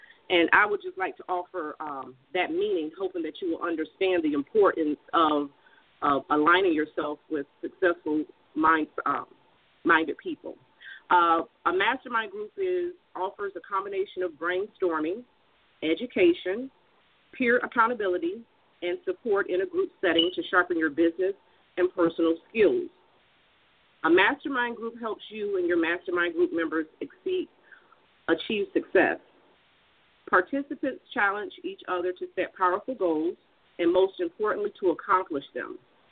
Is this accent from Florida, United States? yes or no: yes; Tampa, Florida, United States; I'm from Tampa, Florida